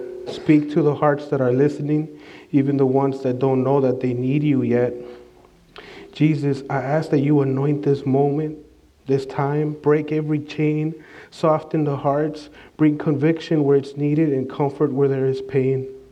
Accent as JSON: {"language": "English", "town": "Chicago", "region": "Illinois", "country": "United States", "tie": "born there", "said": "I was born on January 25th, 1990, at Norwegian Hospital in Humboldt Park, Chicago, Illinois."}